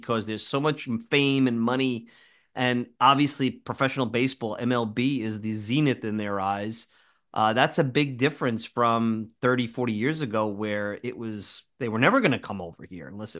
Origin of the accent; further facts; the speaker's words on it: United States; again, I'm talking as an American, I have to put that out there. I don't want to make it sound like I'm an insider like you.